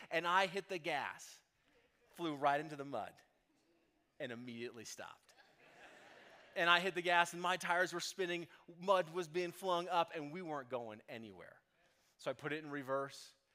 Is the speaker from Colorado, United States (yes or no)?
yes; Boulder, Colorado, United States; I grew up in Boulder, Colorado. I lived outside.